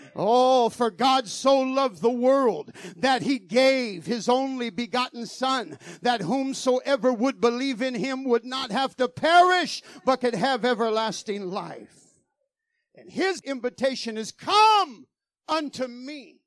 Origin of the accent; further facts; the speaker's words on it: United States; I'm an American.